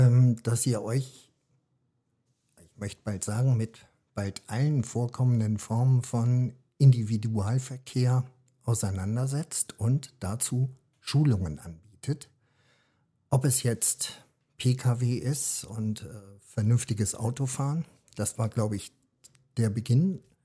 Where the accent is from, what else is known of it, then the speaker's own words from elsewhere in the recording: Hesse, Germany; now in Cloppenburg, Germany; Ich komme zwar nicht aus NRW, aber vielleicht gibt es ihn also in NRW. Ich kenne ihn aus Hessen nicht und lebe jetzt schon 26 Jahre hier im Raum Kloppenburg.